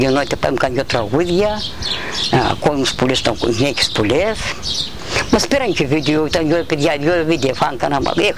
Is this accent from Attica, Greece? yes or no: no; Petrota, Eastern Macedonia and Thrace, Greece; Στα Πετρωτά. Πετρωτά γεννήθηκα, στα Πετρωτά μεγάλωσα, μπατίστηκα, παντρεύτηκα, ραβώνιασα, γέρασα, χειρίψα, όλα τα πέρασα.